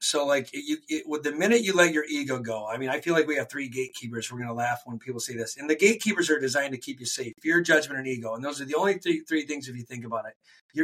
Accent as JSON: {"language": "English", "town": "Flint", "region": "Michigan", "country": "United States", "tie": "born or raised there", "said": "I was born and raised in Flint, and that's where I practice to this day."}